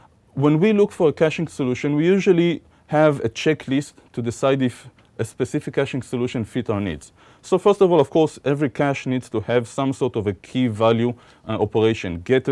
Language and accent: English; Israel; English is a second language; I come from Israel